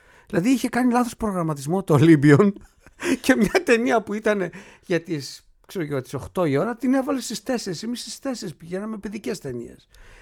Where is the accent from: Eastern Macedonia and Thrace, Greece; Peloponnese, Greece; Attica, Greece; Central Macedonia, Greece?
Central Macedonia, Greece; Veria; moved away as an adult; γεννήθηκα και μεγάλωσα στη Βέρεια, έφυγα όταν ήμουν 18 χρονών.